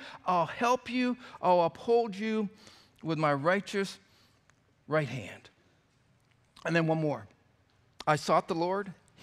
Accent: Ohio, United States; when growing up in Northeast Ohio, there were times where we had some great snowstorms

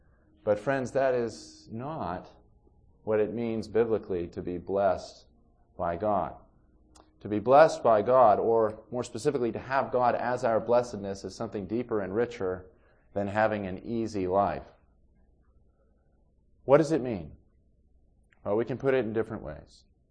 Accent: Texas, United States; Okay, now I'm from Texas. I'd never been to Long Island, New York

